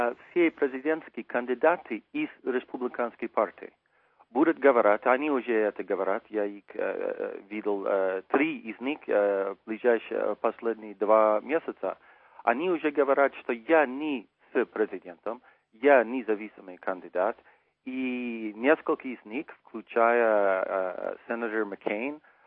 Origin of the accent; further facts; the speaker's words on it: Montana, United States; Russian is a second language; Я лично из Монтана, поэтому хорошо знаю этот штат.